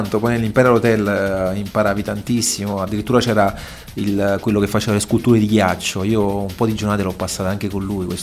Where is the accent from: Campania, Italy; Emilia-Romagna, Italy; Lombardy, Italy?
Campania, Italy; Naples; accent: Neapolitan; magari ho la voce ancora un po' già da napoletano, sai, con la voce chiusa. Mi ricordo quando parlavo inglese in Giappone, i giapponesi mi dicevano sei napoletano